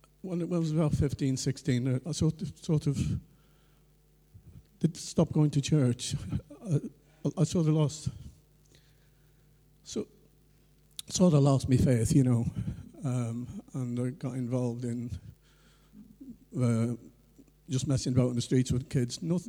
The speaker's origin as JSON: {"language": "English", "region": "Leinster", "country": "Ireland", "tie": "born or raised there", "said": "I was born in Ireland in a place called County Kildare. It's right out in the woods, you know, in the countryside. And we were very poor. We lived in a great big house, but it wasn't because we were rich."}